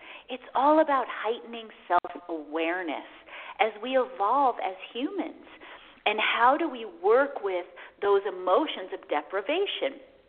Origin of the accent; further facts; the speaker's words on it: Midwest, United States; For example, I was raised in the Midwest. They put mayonnaise on everything, and we had a lot of bread and a lot of junk food in my house.